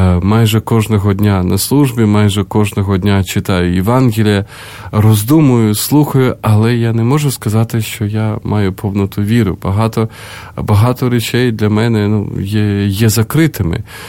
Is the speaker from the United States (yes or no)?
yes; United States; Адже ми, американці, так багато молимося, у нас така християнська країна